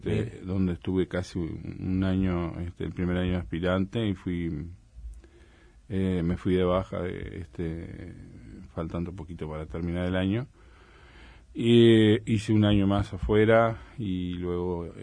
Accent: Trinidad, Flores, Uruguay; also born or lived in Soriano; Nací en Soriano, viví, en realidad me ubican más mis orígenes con Flores, con Trinidad. Porque mi familia, siendo yo pequeño, ya se trasladó a residir ahí.

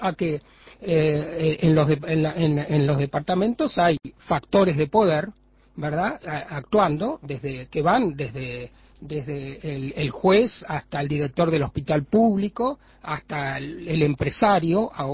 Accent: Montevideo, Uruguay; yo soy montevideano 100%, pero conozco, imagino, conozco mi país a partir de la formación política y cultural

